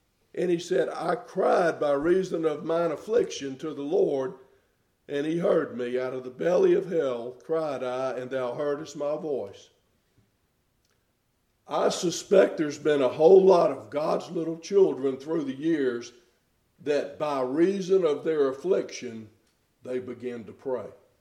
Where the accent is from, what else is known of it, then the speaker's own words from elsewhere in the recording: Louisiana, United States; but I did quite a bit growing up in Louisiana.